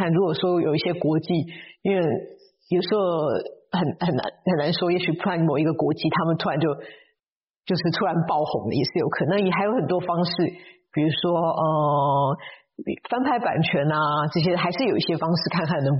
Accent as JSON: {"language": "Chinese", "country": "Taiwan", "tie": "born or raised there", "said": "我出生在台湾，然后我在台湾念我小学的时候有就是念台湾有一点特殊班，就是美术教育的。"}